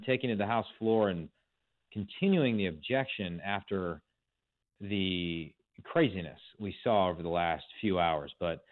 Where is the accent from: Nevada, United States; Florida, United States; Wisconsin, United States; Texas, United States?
Wisconsin, United States; I think every state, my home state of Wisconsin included, needs to make, you know, voter integrity a top priority